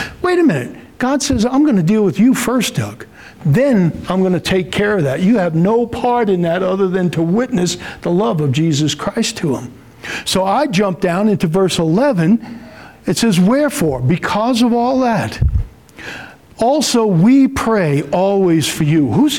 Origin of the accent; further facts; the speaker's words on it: Ireland; I'm an Irishman. You know, I like to cry and I like to fight.